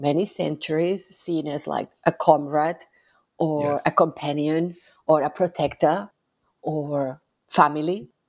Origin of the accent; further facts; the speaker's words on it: Barcelona, Catalonia, Spain; English is a second language; I grew up in Barcelona, and Barcelona, we all live on top of each other in little apartments.